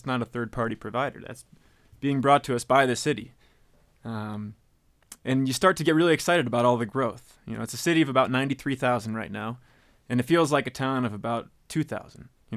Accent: Chicago, Illinois, United States; now in Longmont, United States; I come from Chicago, and you walk into a corner store, and you see Longmont, Colorado on bottles

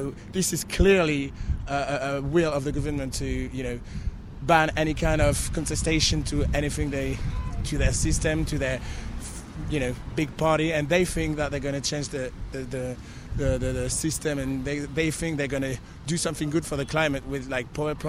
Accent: Paris, Île-de-France, France; English is a second language; I'm French. I'm from Paris.

